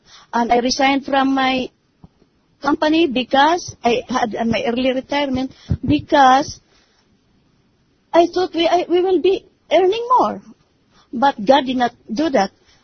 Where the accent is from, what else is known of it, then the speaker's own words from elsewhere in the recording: Philippines; keep on reading the Bible from cover to cover in a Visayan way, but yet I don't understand because I am a Filipino.